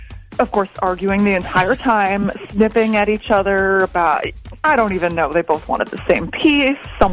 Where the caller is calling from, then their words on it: Madison, Wisconsin, United States; I'm from Madison, and I looked the other way